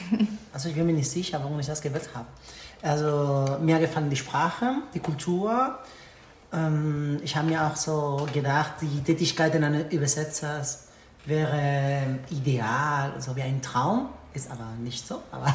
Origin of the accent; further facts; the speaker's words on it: Seville, Andalusia, Spain; Also ich komme aus Sevilla, ursprünglich aus Sevilla, direkt aus der Stadt.